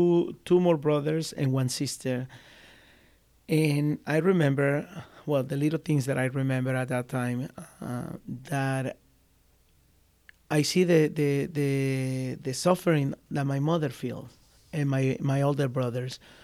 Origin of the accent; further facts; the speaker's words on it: El Salvador; I'm original from El Salvador. I'm 40 years old.